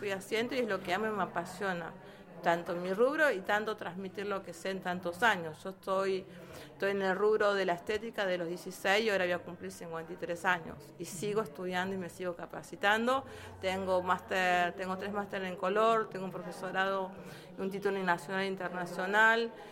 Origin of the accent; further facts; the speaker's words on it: San Clemente del Tuyú, Buenos Aires Province, Argentina; born there; San Clemente del Tuyú, Los Pagos del Tuyú.